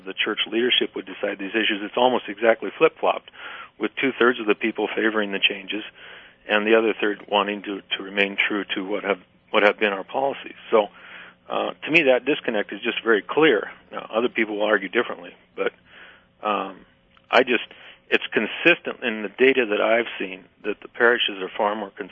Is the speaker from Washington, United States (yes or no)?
yes; Moses Lake, Washington, United States; a couple miles away from my hometown here in Moses Lake, Washington